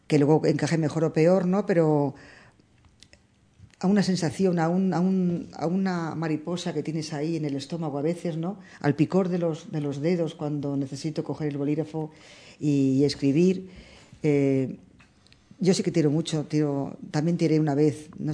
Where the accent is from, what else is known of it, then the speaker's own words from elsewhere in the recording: Tomelloso, Castilla-La Mancha, Spain; Yo actualmente, aunque soy de Tomelloso, actualmente tengo allí la casa y conozco más gente